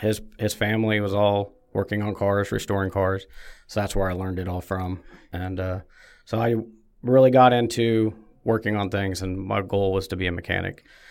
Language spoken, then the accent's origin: English; Clearwater, Kansas, United States; also born or lived in Wichita / Oklahoma; Yeah, we lived in Oklahoma up until about 7th grade, and then 7th grade to graduating in Clearwater.